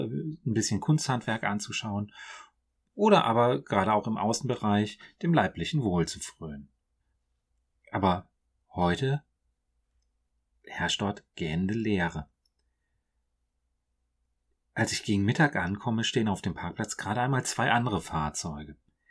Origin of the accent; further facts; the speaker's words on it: North Rhine-Westphalia, Germany; Meine Heimat ist die Grenze zwischen Bergischem Land und Rheinland. Dort bin ich zu Hause, dort bin ich unterwegs.